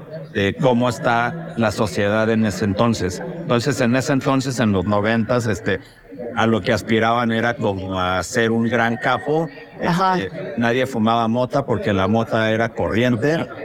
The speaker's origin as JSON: {"language": "Spanish", "region": "Sinaloa", "country": "Mexico", "said": "yo estoy contigo porque yo soy de Sinaloa."}